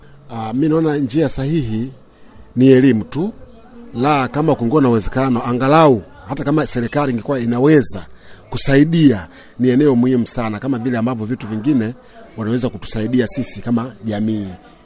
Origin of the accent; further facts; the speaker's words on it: Tandika, Dar es Salaam, Tanzania; natoka kata Taandika, mtaa wa Mingano.